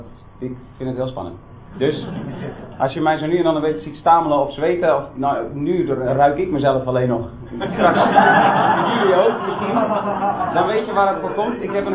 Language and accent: Dutch; Dokkum, Friesland, Netherlands; ik kom uit Dokkum, Friesland.